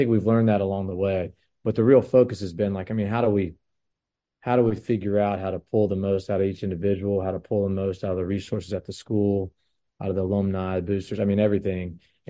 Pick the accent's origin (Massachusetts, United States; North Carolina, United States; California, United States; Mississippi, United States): North Carolina, United States; Chapel Hill; Like I didn't know growing up in Chapel Hill that I was supposed to be a Carolina fan until I got in elementary school.